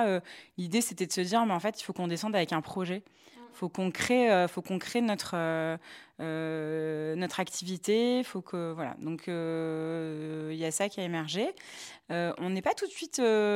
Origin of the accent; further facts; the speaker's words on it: Nice, Provence-Alpes-Côte d'Azur, France; on est du sud, nous, à la base. On est niçois. On a grandi à Nice, on a grandi avec cette lumière, ce soleil.